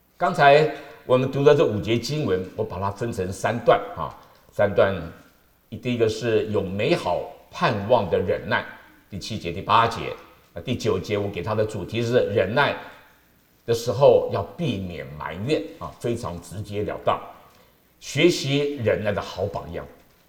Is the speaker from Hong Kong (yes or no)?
no; Taiwan; now in United States; 我在台湾长大，台湾人这么多这么小啊，然后我是住在城市里面，住在公寓里面